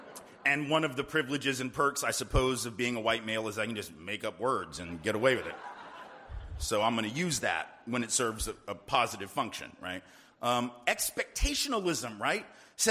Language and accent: English; the South, United States; And I know a little something about nostalgia because, like I said, I'm from the South, and we do that with grits.